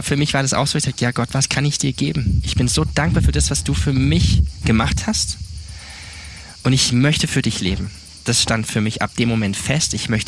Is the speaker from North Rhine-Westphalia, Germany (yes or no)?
no; Baden-Württemberg, Germany; Ich bin aufgewachsen in Süddeutschland, Südbaden. Eins von vier Kindern meiner Eltern. Ich kann sagen, ich hatte das Vorrecht, in einer christlichen Familie aufgewachsen zu sein